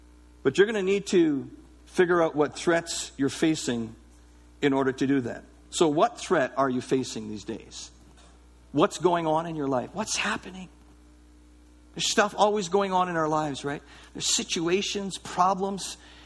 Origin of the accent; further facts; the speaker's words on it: Canada; We're Canadian.